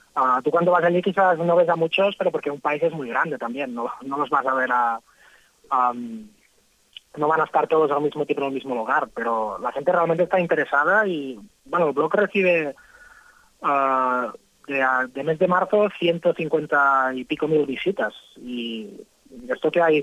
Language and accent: Spanish; Catalonia, Spain; Y ahora me volveré a Cataluña, a mi pueblo